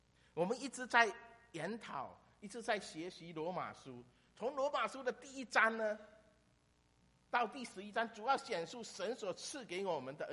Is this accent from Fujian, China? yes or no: yes; Fujian, China; 我是福建人，福建人有福建人的特点，不单单只是这个口音